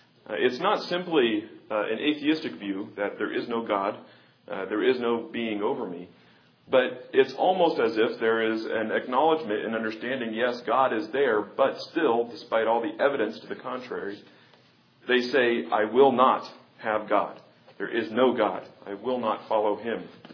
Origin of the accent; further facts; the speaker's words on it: Kansas City, Missouri, United States; growing up in Kansas City, I was a Chiefs fan, so I couldn't stand the Broncos anyway because they were our rival.